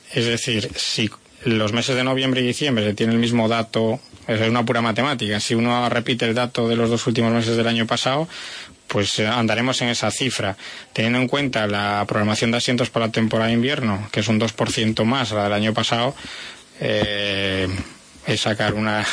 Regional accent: Galicia, Spain; Muy gallega porque soy gallego.

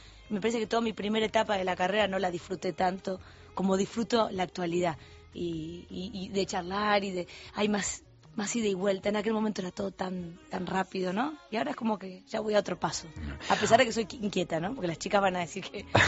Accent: Argentina; imagino que en mi país hay muchos artistas y en mi lugar, qué sé yo, quizás podrían estar muchos artistas también, pero de todas formas quiero decir que este proyecto a mí me genera mucho orgullo, porque siempre soñé con que la música argentina

